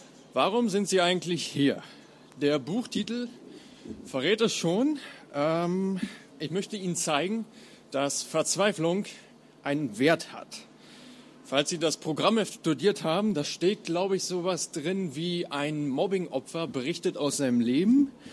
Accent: Berlin, Germany; ich bin aus Berlin. Ich bin 32 Jahre alt

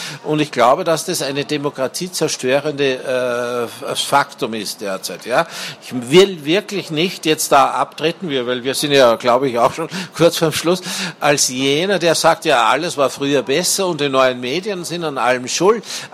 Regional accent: Salzburg, Austria; ich komme ja aus Salzburg

